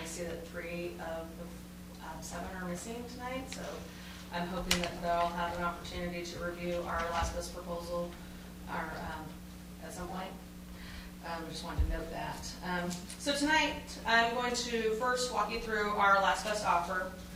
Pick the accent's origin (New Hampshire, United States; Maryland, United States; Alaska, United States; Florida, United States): Alaska, United States; Anchorage; I was born and raised in Alaska. I was born in a small fishing town, grew up in Anchorage.